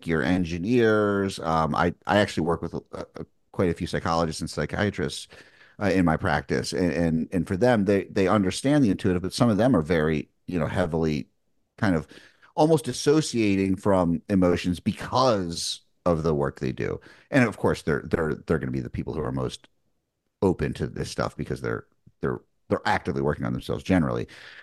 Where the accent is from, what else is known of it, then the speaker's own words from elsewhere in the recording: New York, United States; I'm from New York. Like I moved down here to South Carolina. It's a very different culture.